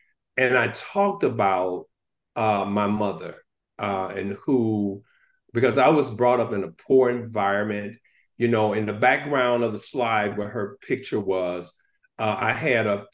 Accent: St. Louis, Missouri, United States; So that is the area that I was raised in Pruitt-Igoe.

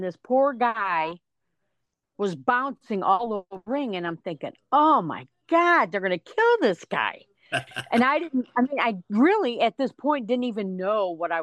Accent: Romeoville, Illinois, United States; And I ended up growing up in Romeoville.

